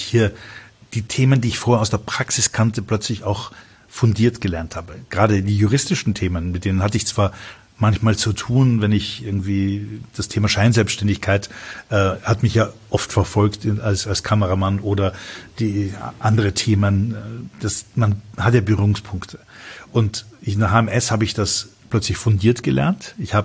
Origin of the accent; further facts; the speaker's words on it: Vienna, Austria; Ich komme aus Wien, wir haben das Jammern erfunden.